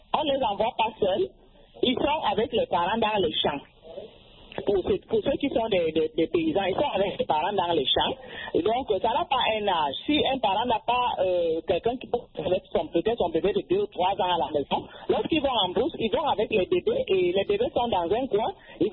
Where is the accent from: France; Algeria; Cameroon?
Cameroon; Chez nous, au Cameroun, les enfants travaillent pour aider les parents et aussi pour apprendre à faire ce que les parents savent faire.